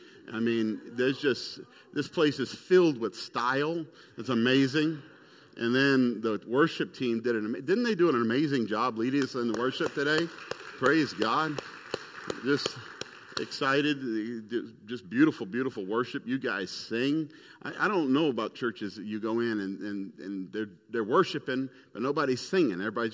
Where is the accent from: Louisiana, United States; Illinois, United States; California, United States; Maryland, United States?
Louisiana, United States; Baton Rouge; born there; also born or lived in Indonesia / Philippines / Botswana; I was born in Baton Rouge, Louisiana. I'm currently living in my 35th house.